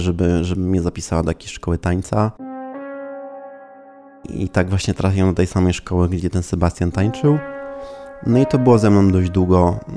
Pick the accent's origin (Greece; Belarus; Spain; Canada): Greece; Chodziłem na tańce, no i po prostu dorastałem w tej Grecji.